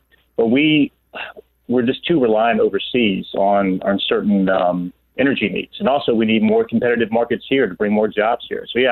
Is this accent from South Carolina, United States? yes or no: yes; Greenville, South Carolina, United States; And I'm from South Carolina, from Greenville area.